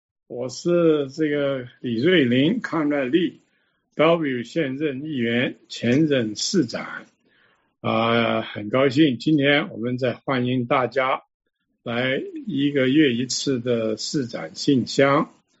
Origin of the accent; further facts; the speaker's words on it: Hong Kong; now in Bellevue, United States; 我个人是香港长大的，所以我对于这个世界性 global 的这个了解，而且这个感情是很重。